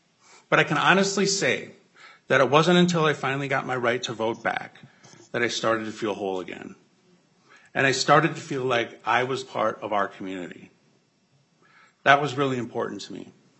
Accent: Owatonna, Minnesota, United States; I'm from Owatonna, and in my mid-20s, I made choices that I'm not proud

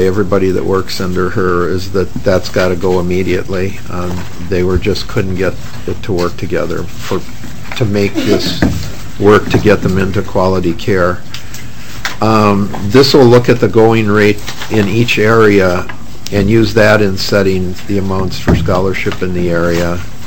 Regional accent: Ireland; My whole life, I'm Irish.

